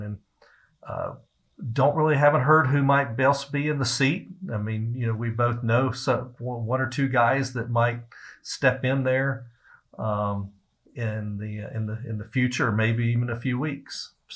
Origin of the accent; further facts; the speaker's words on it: Virginia, United States; And then I come from Virginia.